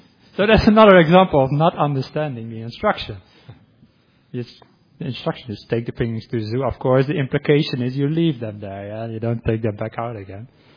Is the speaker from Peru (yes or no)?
no; Netherlands; first language Dutch; English is a second language; Even from Dutch, which is my native language, into English, for many words, there's no perfect translation.